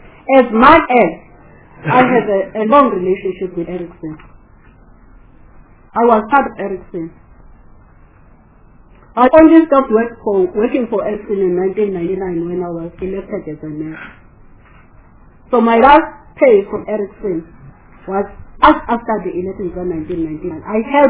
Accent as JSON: {"language": "English", "town": "Harding", "region": "KwaZulu-Natal", "country": "South Africa", "tie": "born there", "said": "Because I live in that province and I was born in Harding, and Harding is 59 kilometers from Port Shepstone."}